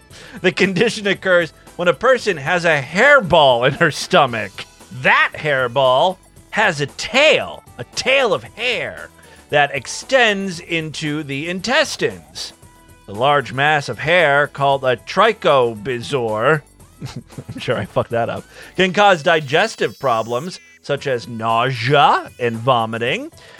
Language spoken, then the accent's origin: English; Ohio, United States; I grew up in Northeast Ohio in a rural area